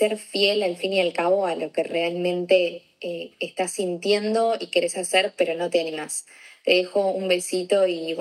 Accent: Venezuela; now in United States; soy de Venezuela y mi pregunta es sobre cómo descubrir mi ser superior

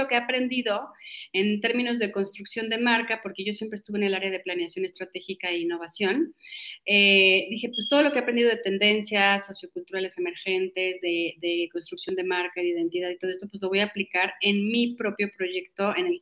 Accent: Mexico City, Mexico; yo soy de la Ciudad de México, nací aquí, soy súper mexicana.

